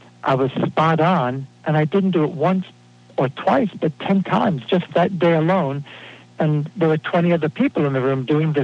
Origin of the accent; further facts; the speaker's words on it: Brooklyn, New York, United States; That really, I backed off, and I was raised in Brooklyn, New York, and I heard, you know, voices in my head say, okay, what's the catch?